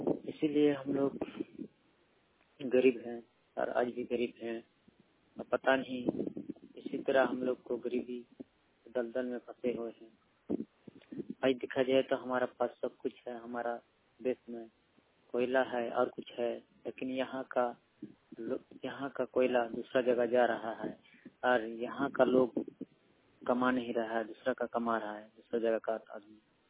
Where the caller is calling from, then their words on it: Bokaro, Jharkhand, India; मैं रहने वाला रालीबेड़ा गांव का पोस्ट में थाना में जिला बोकारो झारखंड।